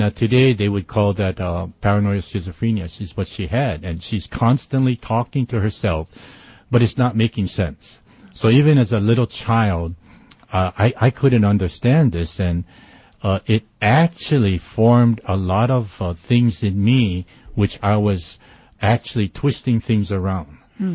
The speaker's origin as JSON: {"language": "English", "town": "Honolulu", "region": "Hawaii", "country": "United States", "tie": "born or raised there", "said": "I grew up in Makiki, and that's right in the heart of Honolulu. And, you know, this, I was born in 1947."}